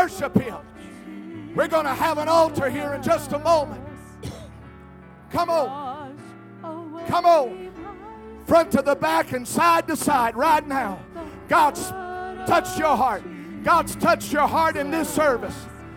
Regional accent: Ohio, United States; I was from Ohio. When you hear sirens in the background like that, whatever, that's tornado weather.

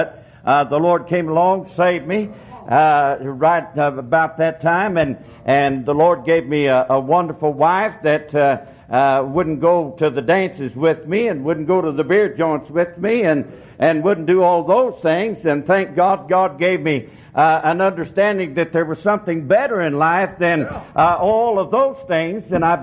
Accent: Seminole, Oklahoma, United States; I was raised in a Baptist church. My dad was a businessman in Seminole, Oklahoma, and I was raised in the Baptist church.

